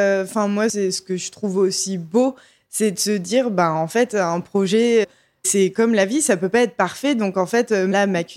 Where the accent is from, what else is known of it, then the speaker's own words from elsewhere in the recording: Montpellier, Occitanie, France; also born or lived in Paris; now in Marseille, France; moi, je suis de Montpellier à la base, donc je savais que je voulais retourner dans le sud et que je ne ferais pas ma vie à Paris.